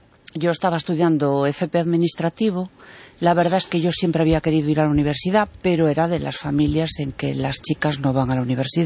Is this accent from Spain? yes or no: yes; Cobas, Galicia, Spain; yo soy de Cobas